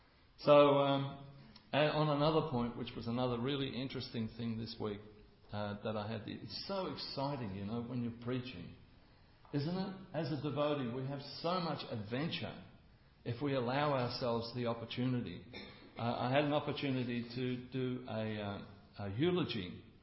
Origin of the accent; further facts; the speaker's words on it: Australia; When people arrive on our shores in Australia illegally and claim that you have to accept me as an Australian citizen, we become really disturbed by that.